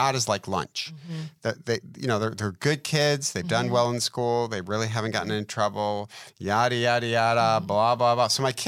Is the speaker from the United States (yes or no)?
yes; Brea, California, United States; I grew up in Brea. We drove a minivan.